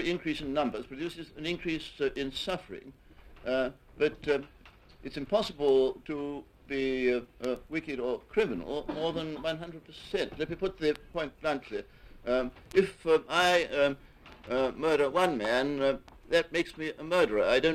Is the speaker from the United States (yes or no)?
no; England, United Kingdom; being an Englishman